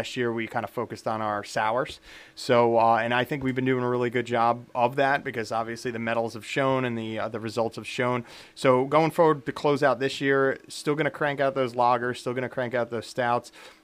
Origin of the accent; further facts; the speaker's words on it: New Jersey, United States; taking first place at the New Jersey State Homebrew Fair, so our neighboring state. That's actually my home state.